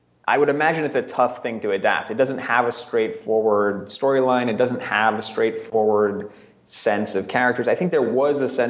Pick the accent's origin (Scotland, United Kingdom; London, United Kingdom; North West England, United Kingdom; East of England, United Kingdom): London, United Kingdom; I actually watched a different Fraggle Rock growing up in London